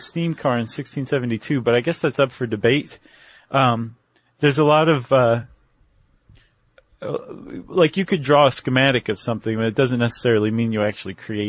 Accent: South West England, United Kingdom; I'm from Cornwall.

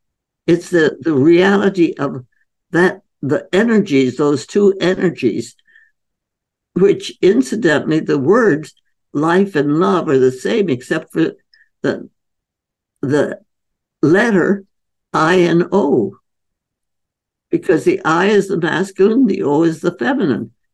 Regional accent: India; I was growing up in India.

